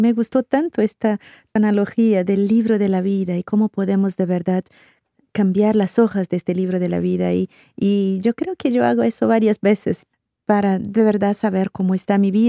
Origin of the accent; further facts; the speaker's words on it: Brazil; Spanish is a second language; Yo fui a fin de año a participar de un encuentro de jóvenes científicos cristianos ahí en Brasil, en mi país.